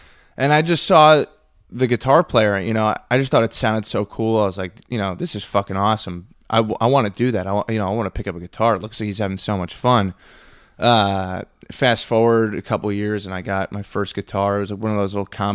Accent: New Jersey, United States; I'm from New Jersey, so I'm a bridge and tunnel guy.

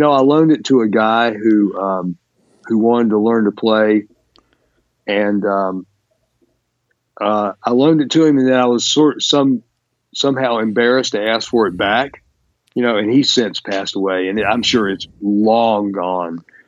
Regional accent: the South, United States; I grew up in the South in, you know, in the late 60s, early 70s.

